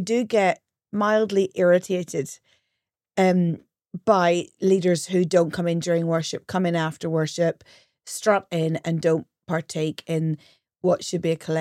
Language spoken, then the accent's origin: English; Northern Ireland, United Kingdom; Phil and I grew up in unionist, Protestant, bigoted, sectarian, Northern Ireland